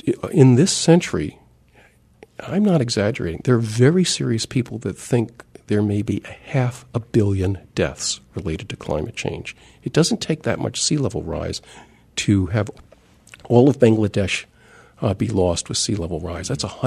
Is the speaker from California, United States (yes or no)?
no; New Jersey, United States; My home state of New Jersey was the Garden State